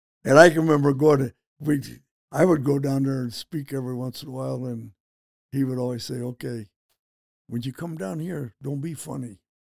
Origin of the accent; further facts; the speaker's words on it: Utah, United States; And I said, well, you know, we're from Utah, you know.